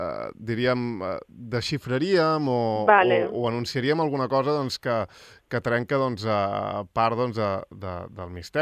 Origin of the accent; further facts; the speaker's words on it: Argentona, Catalonia, Spain; Saps que jo som d'Argentona